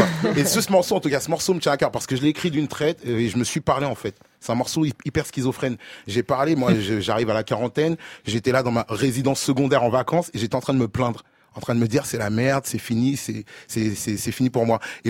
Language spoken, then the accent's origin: French; France; born there; Moi, je suis né en France, je suis nigérian, je suis une espèce rare.